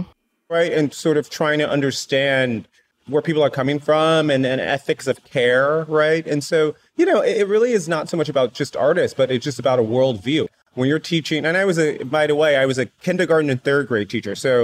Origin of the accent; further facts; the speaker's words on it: Chicago, Illinois, United States; now in New York, United States; I grew up in Chicago. I was super interested in politics.